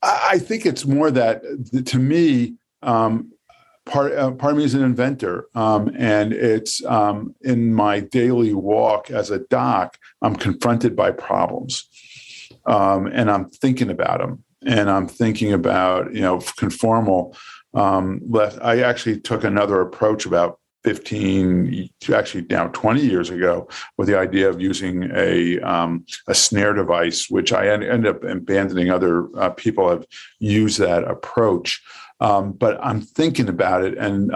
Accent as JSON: {"language": "English", "region": "New York", "country": "United States", "tie": "born or raised there", "said": "You know, it's like I grew up in New York."}